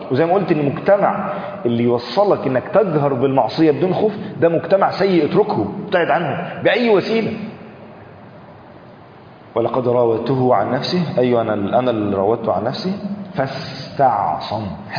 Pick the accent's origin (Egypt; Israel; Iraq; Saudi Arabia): Egypt; عندنا في مصر